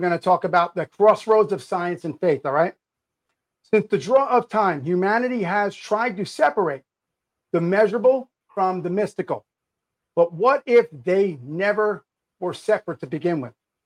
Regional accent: New Jersey, United States; I told people I was an altar boy, I'm from Jersey. I thought everybody was Catholic in Jersey.

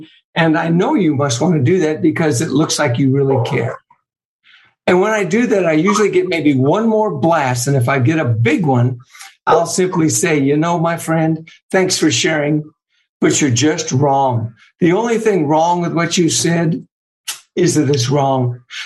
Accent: United States; why I love the nation and my God and my family and why I love being an American

